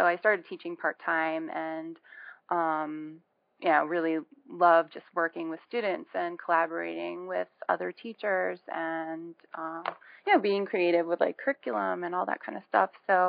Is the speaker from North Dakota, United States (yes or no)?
no; New York, United States; And so I guess that's formed my younger years of growing up out on Long Island and with a close-knit family out there